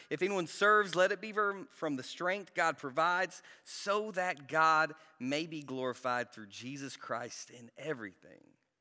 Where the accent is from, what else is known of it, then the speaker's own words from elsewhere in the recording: Inman, South Carolina, United States; I'm from Inman, South Carolina. I don't even think there's a soccer ball in our town.